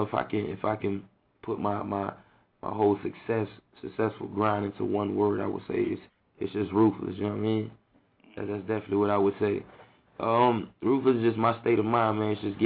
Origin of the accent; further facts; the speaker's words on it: Fort Lauderdale, Florida, United States; I'm from Broward.